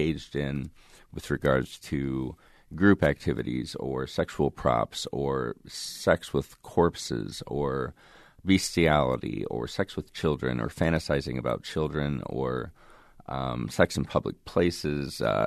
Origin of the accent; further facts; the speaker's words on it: Waverly, Iowa, United States; I grew up on a farm just outside of Waverly on the border of Plainfield, Iowa. Holstein Farm, a pretty quiet area.